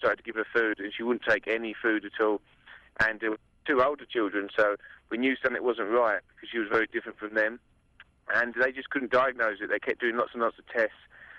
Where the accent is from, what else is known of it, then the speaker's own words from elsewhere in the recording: England, United Kingdom; now in Colorado, United States; I'm not a Colorado native. No, I'm from England, and me and my wife moved over here about a year ago.